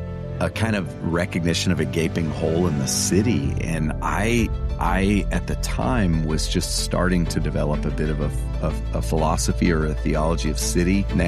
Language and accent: English; Atlanta, Georgia, United States; born there; I was born in Atlanta. It's my home.